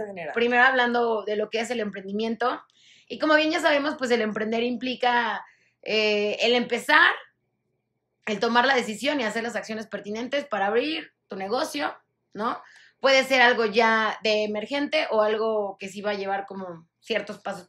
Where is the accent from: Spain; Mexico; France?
Mexico; platicar un poco del contexto que tenemos como mexicanos